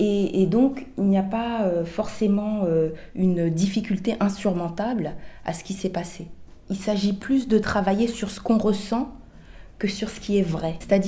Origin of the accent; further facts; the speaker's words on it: Paris, Île-de-France, France; born there; Moi, je suis antillaise d'origine. Je suis née à Paris, mais c'est vrai que je n'ai pas vécu aux Antilles.